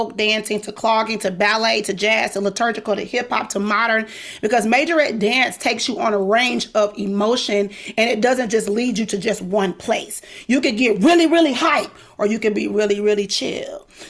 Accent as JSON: {"language": "English", "region": "the South", "country": "United States", "said": "You know, I'm Southern. I'm from the South. So everybody speaks, what's up?"}